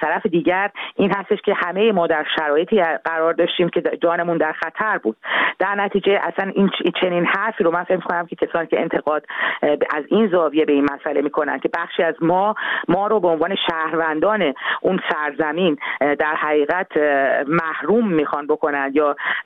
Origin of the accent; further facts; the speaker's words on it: Iran; moved away; من به عنوان یک هنرمندی که در خارج از ایران هستم